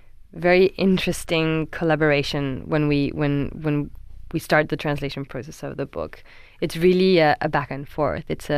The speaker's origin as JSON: {"language": "English", "country": "South Korea", "tie": "born or raised there", "also_born_or_lived": "South Africa", "said": "I grew up speaking in English because I grew up in South Korea and South Africa."}